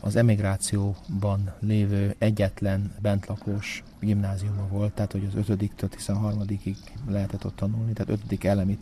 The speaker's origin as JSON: {"language": "Hungarian", "town": "Chicago", "region": "Illinois", "country": "United States", "said": "Én Chicagóból kerültem oda"}